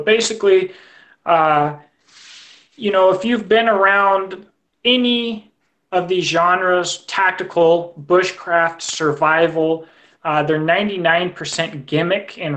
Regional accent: Washington, United States; now in Kentucky, United States; Yeah, I'm in Kentucky now, but I'm not from Kentucky.

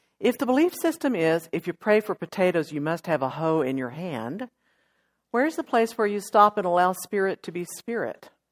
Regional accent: Odessa, Texas, United States; Hey, I grew up in Odessa, Texas. We didn't have plants. We had sand.

